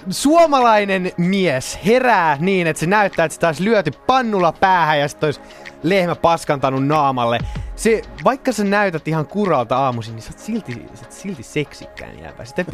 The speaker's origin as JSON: {"language": "Finnish", "town": "Järvenpää", "region": "Uusimaa", "country": "Finland", "also_born_or_lived": "Helsinki", "said": "Mä oon ite Järvenpäästä kotoisin. Mä synnyin Helsingissä"}